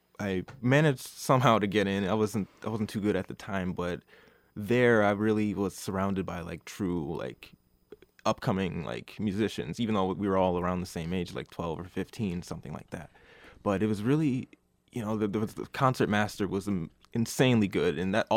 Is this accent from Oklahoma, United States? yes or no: no; Michigan, United States; I'm from West Isle of Michigan. It's like around 15 minutes from Holland, Michigan. So it's nice and country, you know, very peaceful, very quiet.